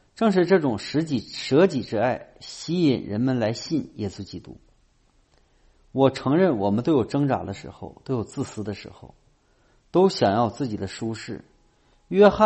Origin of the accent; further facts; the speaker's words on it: United States; 今天我们美国人把爱理解为一种感觉